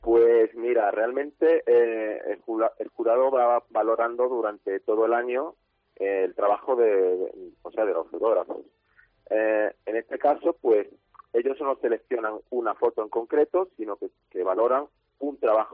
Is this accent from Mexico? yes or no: no; Spain; Y entre ellos somos 3 españoles, los que estamos ahí esperando a la valoración final